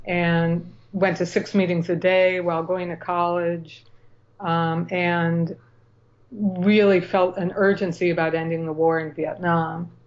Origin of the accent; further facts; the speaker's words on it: Chicago, Illinois, United States; I grew up in Chicago, and my mother was Orthodox. I'm from a mixed marriage. My mother was Orthodox Jewish, and my father was Workman Circle Jewish, secular.